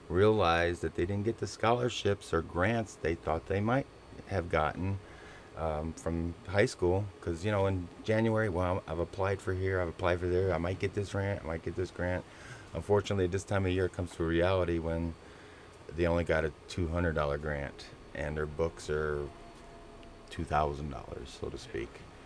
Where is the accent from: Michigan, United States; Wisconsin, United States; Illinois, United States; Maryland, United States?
Michigan, United States; Caseville; Oh, Caseville. Outstanding. That's my hometown.